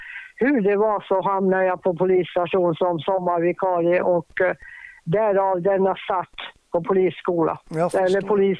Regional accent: Kukkolaforsen, Norrbotten County, Sweden; Jag brukar säga att jag kommer från Kukkolaforsen, för de flesta människor känner ju till det numera.

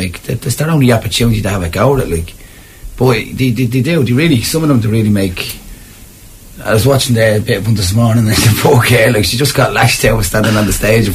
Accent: Ulster, Ireland; Myself, I'm from Donegal.

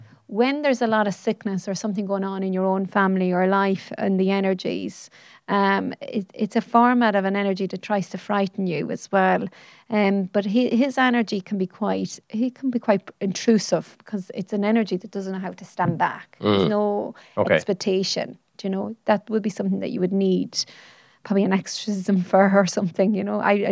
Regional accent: Ireland; And as we do as Irish people, we don't put things in right.

